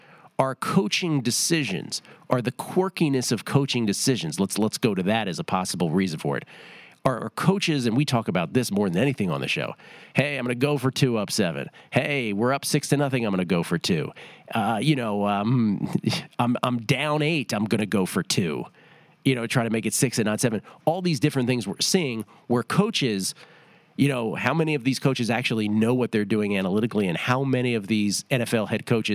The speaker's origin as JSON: {"language": "English", "region": "California", "country": "United States", "said": "… and I were both like, nah, we're from California. That's not what that means."}